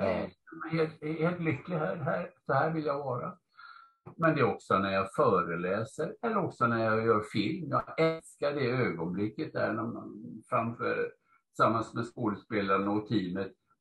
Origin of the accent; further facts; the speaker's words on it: Gothenburg, Västra Götaland County, Sweden; Jag är uppvuxen i Göteborg och det var det man hade på alla skolan och sånt.